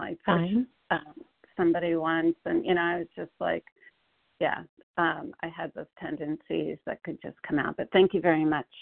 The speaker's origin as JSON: {"language": "English", "region": "Connecticut", "country": "United States", "said": "I'm from Connecticut"}